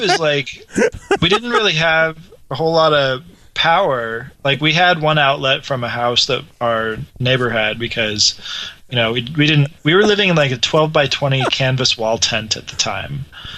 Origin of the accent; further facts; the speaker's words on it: Kodiak, Alaska, United States; born there; Well, I was actually born in Alaska, believe it or not.